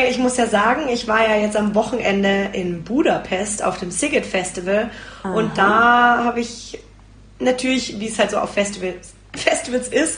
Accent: Nuremberg, Bavaria, Germany; weil ich komme ja eigentlich aus Nürnberg

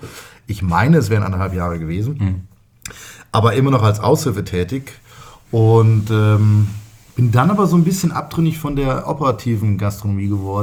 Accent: Fulda, Hesse, Germany; Ich bin gebürtiger Fulda, der einzige aus meiner Familie in Anführungsstrichen.

